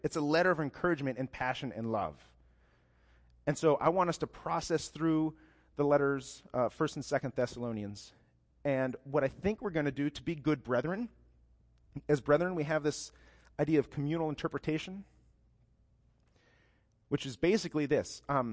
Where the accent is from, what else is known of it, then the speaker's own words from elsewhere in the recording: Ohio, United States; I'm from Ohio, as most of you know. Everybody in Ohio is a Christian.